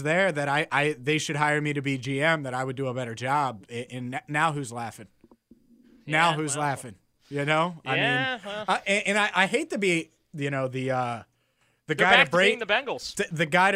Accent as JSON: {"language": "English", "town": "Cincinnati", "region": "Ohio", "country": "United States", "tie": "born or raised there", "said": "I grew up in Cincinnati, covered the Bengals."}